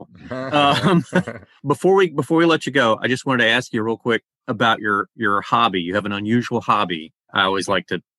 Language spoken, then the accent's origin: English; Pensacola, Florida, United States; It's by editorial cartoonist Andy Marlette of the Pensacola News Journal, my hometown paper.